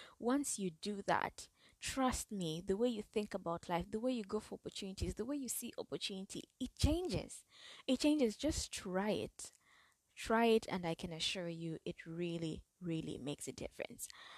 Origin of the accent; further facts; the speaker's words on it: Zambia; I know I come from Zambia, and I know that being from Zambia, sometimes because we see a limit on so many things.